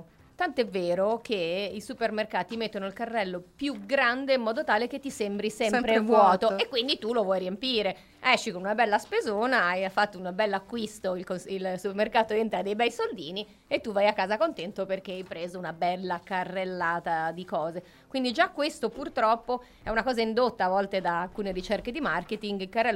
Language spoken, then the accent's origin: Italian; Liguria, Italy; Io sono ligure.